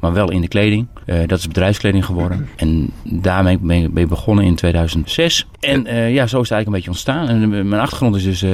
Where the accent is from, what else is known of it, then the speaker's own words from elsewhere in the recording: Drachten, Friesland, Netherlands; Ik ben Drachter, geboren en getogen.